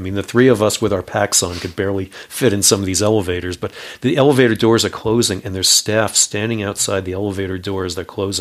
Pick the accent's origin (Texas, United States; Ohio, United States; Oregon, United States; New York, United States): New York, United States; New York City; You know, I grew up in New York where, you know, it's scummy subway system